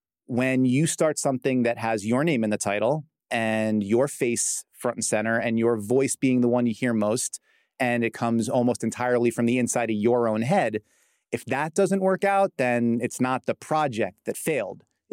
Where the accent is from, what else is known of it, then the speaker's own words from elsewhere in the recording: Brooklyn, New York, United States; And I'm Brooklyn Irish Catholic.